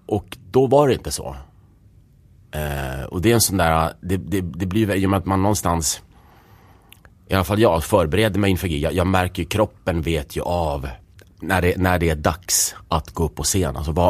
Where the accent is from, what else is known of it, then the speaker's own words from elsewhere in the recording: Stockholm, Stockholm County, Sweden; Och det låter paradoxalt, för det är med att jag är uppvuxen i Stockholm. Jag har ju bott här sedan jag var 4. Mer eller mindre i innerstan hela tiden.